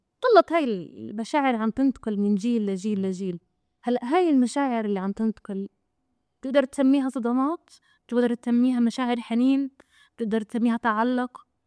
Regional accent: Palestine; مرات بنفكر كفلسطينية عندها مشوار يومي من رام الله لنابلس

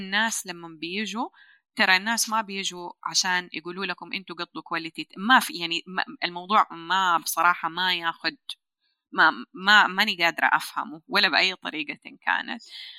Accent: Riyadh, Riyadh Province, Saudi Arabia; born there; يمكن اللي ساعدني أنه أنا ولدت في الرياض بعيد عن أهلي

